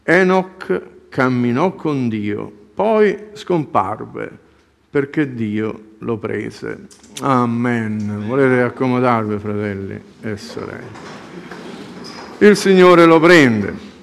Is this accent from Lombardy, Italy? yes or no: no; Torre Annunziata, Campania, Italy; io sono di Torre Annunziata